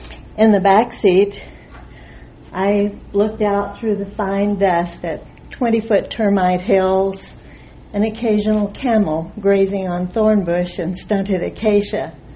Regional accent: Tucson, Arizona, United States; I'm from Tucson, Arizona.

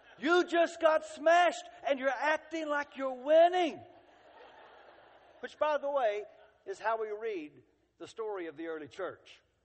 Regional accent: Texas, United States; We're from Central Texas.

